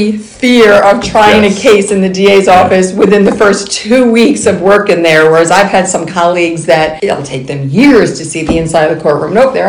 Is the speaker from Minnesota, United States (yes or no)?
no; New York, United States; I have been an attorney for about 30 years now. I grew up here in Orange County. I went to Washingtonville High School